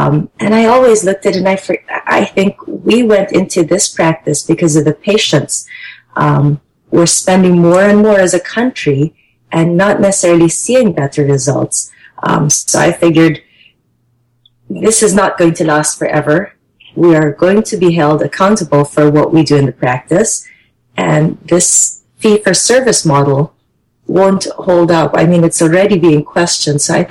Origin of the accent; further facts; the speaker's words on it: Philippines; moved away as an adult; now in United States; Sure. I'm from the Philippines, and this was supposed to be my 2-year gig before I went back home to study medicine. Well, that never happened. I moved here in 1995